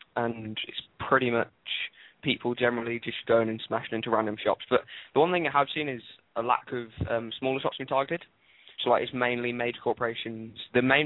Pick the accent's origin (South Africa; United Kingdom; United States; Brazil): United Kingdom; England; I'm from England.